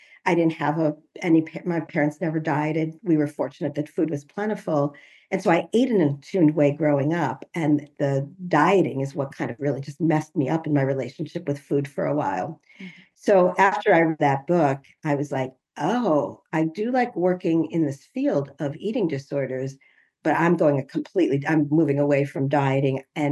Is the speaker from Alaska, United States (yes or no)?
no; Chicago, Illinois, United States; I'm from the Chicago area, and I knew I'd be settling back here